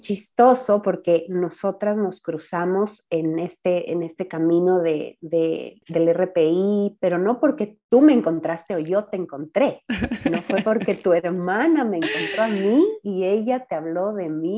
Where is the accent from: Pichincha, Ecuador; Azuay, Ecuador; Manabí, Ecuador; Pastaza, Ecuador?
Pichincha, Ecuador; Quito; yo, como dijiste, también soy ecuatoriana, soy quiteña.